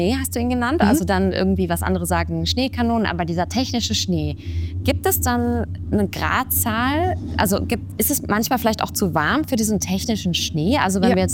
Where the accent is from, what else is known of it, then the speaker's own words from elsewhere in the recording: Northern Germany, Germany; Ich komme aus Norddeutschland, deswegen bin ich noch nie in meinem Leben Ski gefahren.